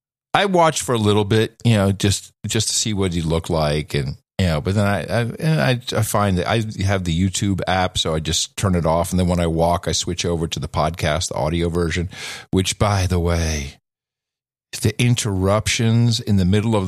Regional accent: Netherlands; because I grew up with it in the Netherlands

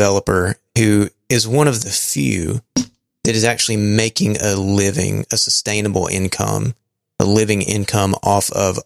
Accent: Alabama, United States; I'm just from Alabama. I can't say this stuff.

